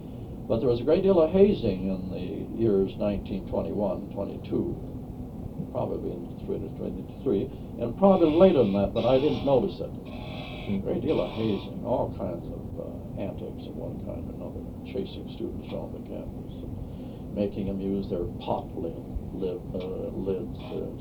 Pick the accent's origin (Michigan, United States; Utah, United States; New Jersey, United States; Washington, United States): Michigan, United States; Traverse City; I came down from Traverse City, Michigan, where my home was.